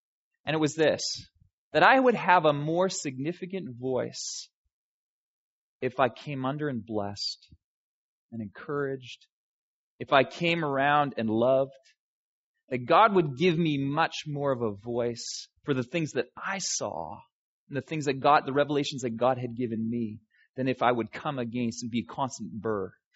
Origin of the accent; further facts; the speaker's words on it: Chase, British Columbia, Canada; I grew up in British Columbia, actually. I never lived in Steinbach, although my family came from here. My parents, before I was born, they moved out to a little town called Chase in British Columbia. It's a logging